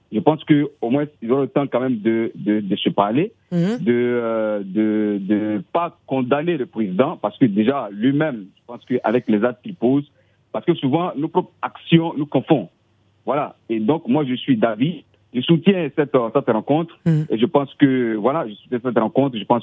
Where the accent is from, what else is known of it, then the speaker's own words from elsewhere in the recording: Fouet Diékro, Côte d’Ivoire; now in Abidjan, Côte d’Ivoire; Je suis Abidjan. Ah, Abidjan. Je viens de Fouet Diékro.